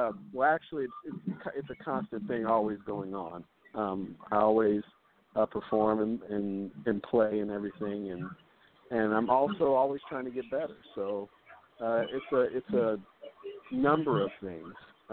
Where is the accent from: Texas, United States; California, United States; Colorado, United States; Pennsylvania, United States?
Texas, United States; Dallas; I also have another event in Dallas, my hometown.